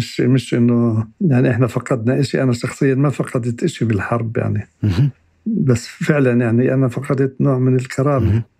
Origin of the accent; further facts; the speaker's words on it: West Bank, Palestine; فإحنا ربينا إنه إحنا أردنيين يعني مش إشي ما ضايقنا يعني، مش غلط، بالعكس كان في أصدقاء كتير من الأردن عندنا في المدرسة وطلعنا زي الإخوة يعني، بس فقدنا كتير من هويتنا.